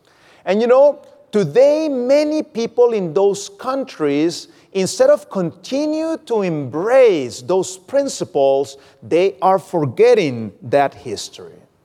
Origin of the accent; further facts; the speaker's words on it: Mexico; moved away; also born or lived in Norway; I used to live in Norway. And you know, I grew up in Mexico, and when I moved to Norway, I realized Norway was a very different country.